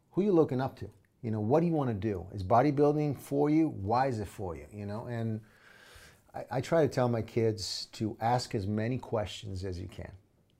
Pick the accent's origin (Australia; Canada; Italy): Italy; Rome, Lazio; English is a second language; now in United States; I came from Rome, we came here as a family, you know, the first time we came to America on a green card. We ran out of money, so we had to move back to Italy